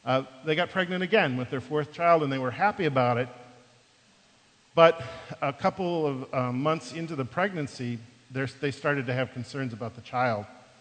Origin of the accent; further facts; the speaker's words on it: Midwest, United States; I'm from the Midwest, and it reminds me of a big county fair.